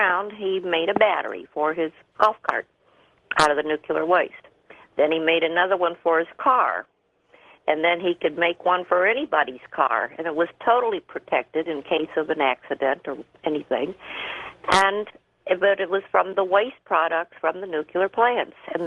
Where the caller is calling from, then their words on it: Los Angeles, California, United States; I'm calling from Los Angeles.